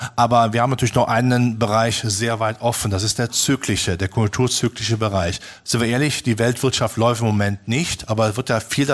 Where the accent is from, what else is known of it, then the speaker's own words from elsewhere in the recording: Germany; Also ich bin ja Deutscher, wir Deutschen machen immer das Problem, dass wir die Wirtschaft immer vor dem Hintergrund eines Bundeswirtschaftsministers sehen